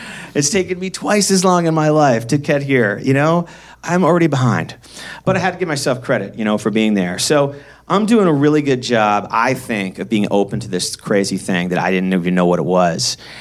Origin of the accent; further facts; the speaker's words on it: Boston, Massachusetts, United States; I grew up in Boston, Mass, and I swear to God, like, to me growing up, California was this mythical place